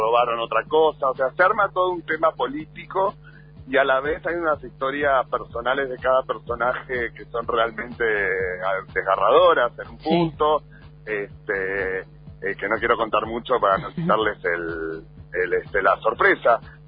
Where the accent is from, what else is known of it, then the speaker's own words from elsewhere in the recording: Argentina; mira, somos argentinos, así que ante todo somos creativos.